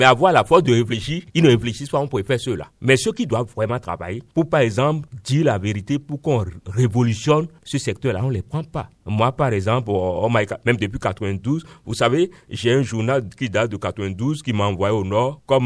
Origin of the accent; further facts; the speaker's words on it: Benin; Donc, on ne prend pas au sérieux chez nous, au Bénin.